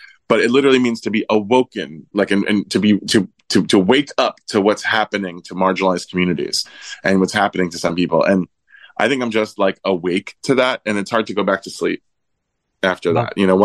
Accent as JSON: {"language": "English", "region": "Florida", "country": "United States", "tie": "born or raised there", "also_born_or_lived": "Brooklyn", "said": "I'm from Florida. I mean, I'm Italian from Brooklyn, but I grew up in Florida. I still live half of the year in Florida."}